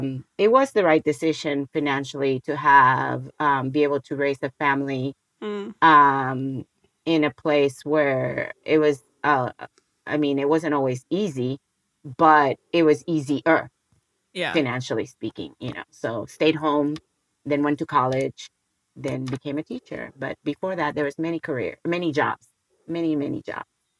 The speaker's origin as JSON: {"language": "English", "country": "Puerto Rico", "tie": "born or raised there", "also_born_or_lived": "San Francisco, United States", "said": "I was born and raised in Puerto Rico."}